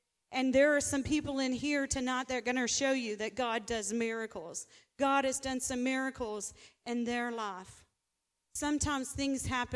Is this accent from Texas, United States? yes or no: yes; Mesquite, Texas, United States; But hello … I'm from Mesquite, Texas. And I have a testimony.